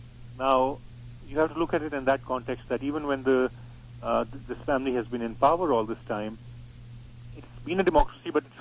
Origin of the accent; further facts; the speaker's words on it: Pakistan; even though I'm from Pakistan